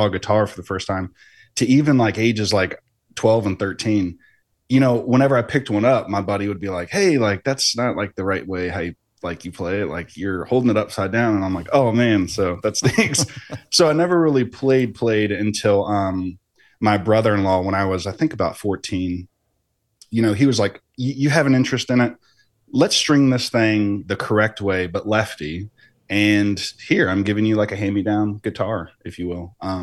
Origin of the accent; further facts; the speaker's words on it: Lynchburg, Virginia, United States; but for me, I am from here. I'm zooming in from Lynchburg, VA. That's where I reside.